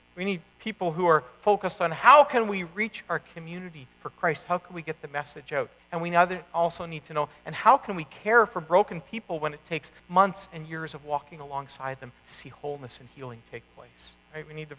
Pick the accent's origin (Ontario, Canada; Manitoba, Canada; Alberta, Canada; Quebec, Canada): Manitoba, Canada; Elm Creek; Where I grew up in Elm Creek, there, multicultural was, you came from a different group of Mennonites. That really wasn't very multicultural, but, there were a few French-speaking people as well.